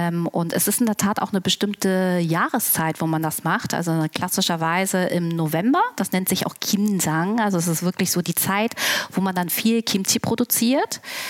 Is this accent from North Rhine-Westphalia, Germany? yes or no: no; Hamburg, Germany; born there; Ich bin sogar in Hamburg geboren.